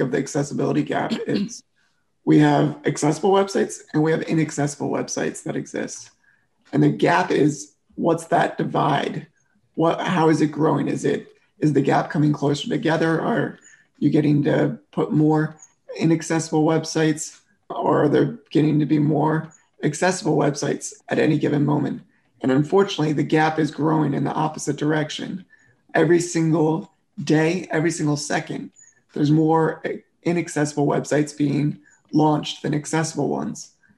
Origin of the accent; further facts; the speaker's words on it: Maryland, United States; I grew up in Maryland and was an avid tennis player, loved all sports.